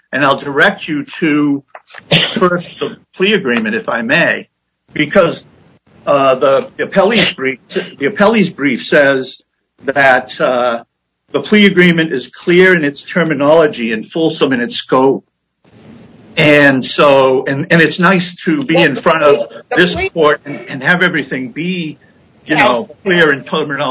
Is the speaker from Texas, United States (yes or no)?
no; Augusta, Maine, United States; I'm an attorney from Augusta, Maine.